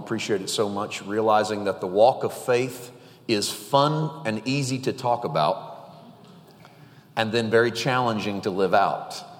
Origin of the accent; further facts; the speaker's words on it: Poplar Bluff, Missouri, United States; moved away as an adult; now in Santa Clarita, United States; I was born and raised in Poplar Bluff, Missouri. I pastored a church in Missouri for 11 years. And in the spring of 2015, we relocated to Santa Clarita, California.